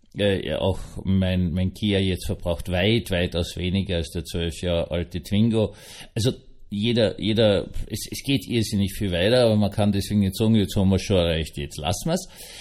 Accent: Vienna, Austria; born or raised there

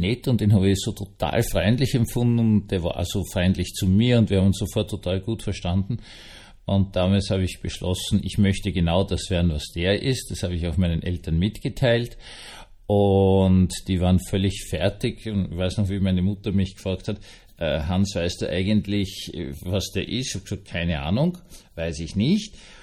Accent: Vienna, Austria; Also ich bin in Schloss Schönbrunn aufgewachsen und im Schlossgarten Schönbrunn de facto aufgewachsen.

